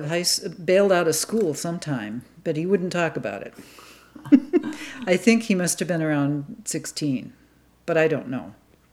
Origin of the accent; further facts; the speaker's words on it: Prairie du Sac, Wisconsin, United States; also born or lived in Madison; I was born in Madison, but I lived my early life in Prairie du Sac, Wisconsin. I'm an only child, and let's see, I went to Sauk Prairie High School